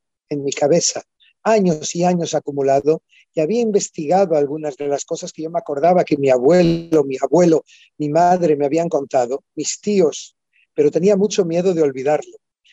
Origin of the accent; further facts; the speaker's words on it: Portugal; also born or lived in Melilla / Morocco; Y luego empecé a contar sobre mi infancia en Portugal, un pie en España a través de la familia de mi madre.